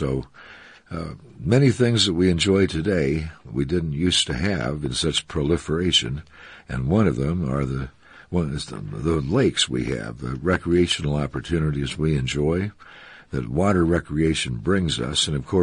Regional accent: Story City, Iowa, United States; when I was growing up near Story City, Little Wall Lake, I remember as a actually, almost a wetland.

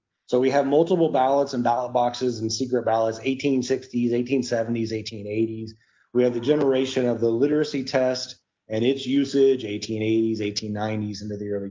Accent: Texas, United States; a lot of people in my home state of Texas are a little ashamed about, because it originated there.

